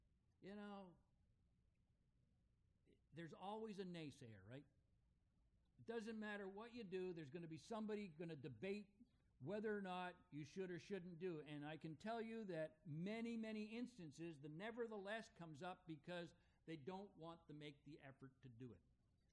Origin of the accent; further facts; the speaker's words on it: Montreal, Quebec, Canada; do you know a church in Montreal that we can go to? Happened to be my hometown?